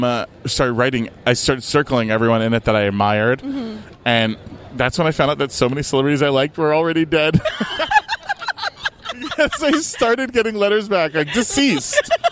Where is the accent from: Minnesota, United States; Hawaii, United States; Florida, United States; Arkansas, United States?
Florida, United States; Fort Lauderdale; That'll be my first time doing stand-up in Fort Lauderdale, which I'm very excited about in my hometown.